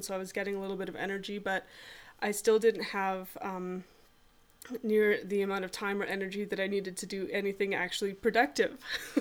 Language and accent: English; Canada; And I'm a Canadian. Have been British. I'm sort of British Canadian